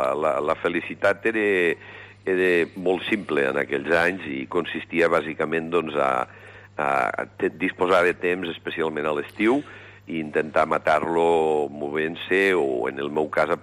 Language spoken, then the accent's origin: Catalan; Lleida, Catalonia, Spain; Jo vaig néixer a Lleida.